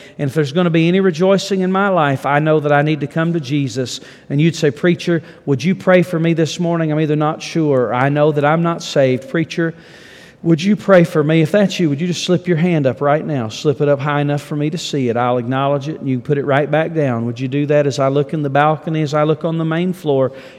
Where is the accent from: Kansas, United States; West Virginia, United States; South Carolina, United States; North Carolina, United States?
North Carolina, United States; Yadkinville; Now, I will tell you, I was born and raised in Yadkinville, North Carolina.